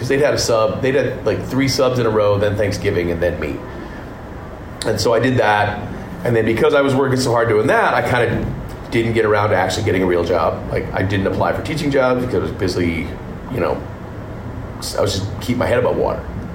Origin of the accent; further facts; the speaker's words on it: Michigan, United States; So I grew up in Michigan. Mm-hmm. I grew up in my hometown out of Michigan.